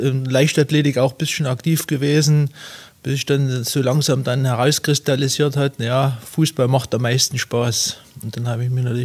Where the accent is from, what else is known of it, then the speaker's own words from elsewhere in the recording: Lößnitz, Saxony, Germany; Ich habe natürlich in Lösnitz, meiner Heimatstadt, zusammen mit Schulkameraden halt die Freizeit wahrscheinlich auch ein bisschen anders genutzt